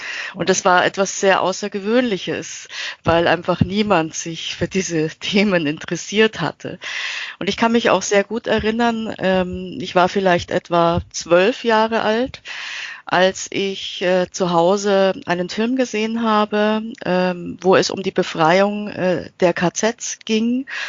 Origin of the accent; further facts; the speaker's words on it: Austria; ich bin in Österreich aufgewachsen als Kind eines österreichischen Vaters und einer deutschen Mutter. Und es ist bei mir tatsächlich so, dass ich in einem Dorf aufgewachsen bin, also ein sehr kleines Dorf